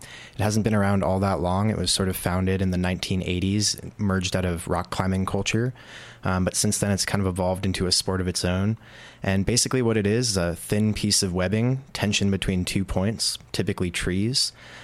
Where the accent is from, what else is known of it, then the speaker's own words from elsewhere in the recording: Yorktown Heights, New York, United States; I grew up in Yorktown Heights, New York. It's a little town right near the Hudson River, about an hour north of New York City.